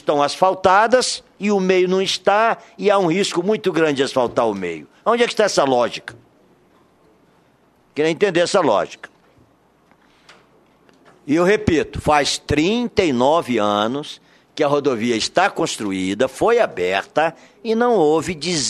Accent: Brazil; Essa é a minha posição como brasileiro.

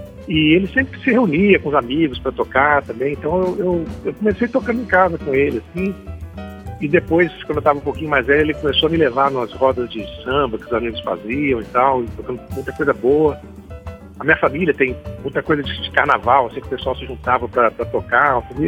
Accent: Vitória, Espírito Santo, Brazil; moved away as an adult; also born or lived in Campinas; morei em Vitória até a época de eu ir fazer graduação, quando eu mudei para Campinas, né? Então eu cresci em Vitória, morei até os... Acho que quando eu saí de Vitória eu devia ter uns 19 anos, provavelmente.

